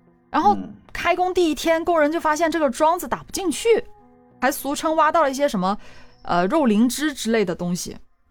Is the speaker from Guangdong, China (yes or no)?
yes; Guangdong, China; 香港人，香港人呢其实比我们广东人会更迷信。